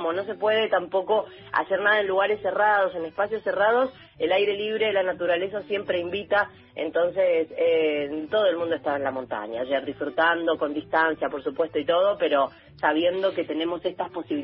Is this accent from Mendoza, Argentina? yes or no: yes; Mendoza, Argentina; now in Bariloche, Argentina; yo me vine de Mendoza, yo soy de Mendoza, otra hermosa provincia, hace 7 años